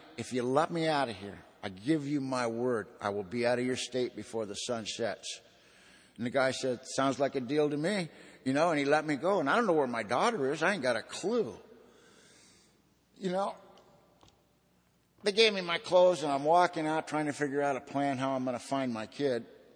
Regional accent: California, United States; You know, I'm from Southern California.

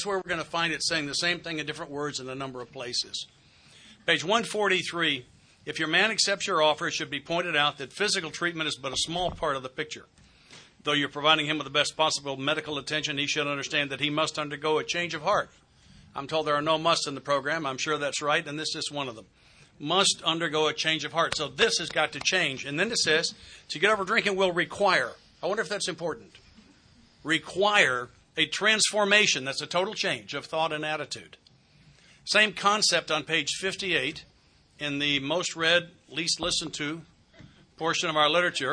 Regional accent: the South, United States; I'm from the South.

